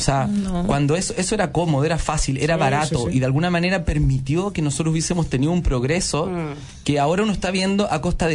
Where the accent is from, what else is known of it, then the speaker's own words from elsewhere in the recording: Chuquicamata, Antofagasta, Chile; yo soy de provincia, soy de Chuquicamata, una ciudad que desapareció por la extracción excesiva